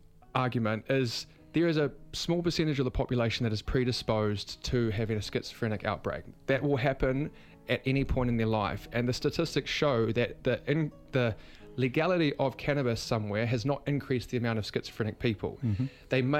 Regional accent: Invercargill, Southland, New Zealand; I don't come from some like hippie family. I'm from Invercargill, conservative mum, religious, went to Catholic school my whole life.

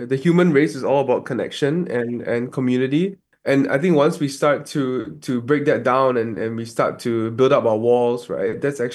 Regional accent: Singapore; I'm from Singapore.

